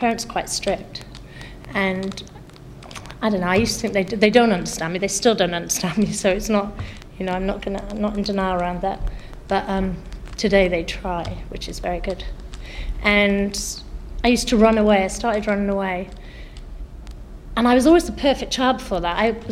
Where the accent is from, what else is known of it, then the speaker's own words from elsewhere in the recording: Cardiff, Wales, United Kingdom; I'm from Cardiff, and I'm 40